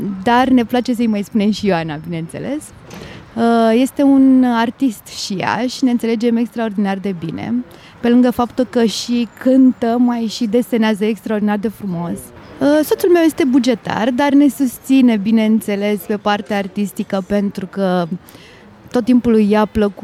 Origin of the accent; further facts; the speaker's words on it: Constanța, Constanța County, Romania; Bună ziua, sunt din Constanța